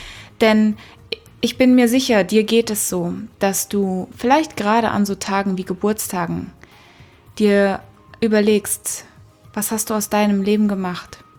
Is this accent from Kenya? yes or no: yes; Kenya; moved away; Ich bin in Afrika geboren und aufgewachsen. Und nicht in Südafrika, wie so viele denken, sondern in Kenia, in Ostafrika, in den 80ern, weit weg von jedem.